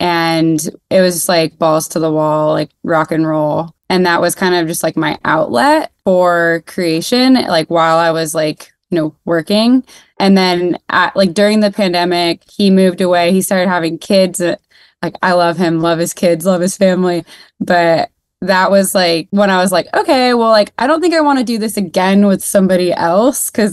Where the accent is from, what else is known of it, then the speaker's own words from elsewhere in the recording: Fullerton, California, United States; I live in LA. I'm from Southern California. I'm from just a little bit south, a little town called Fullerton, which is where like Fender guitars are from.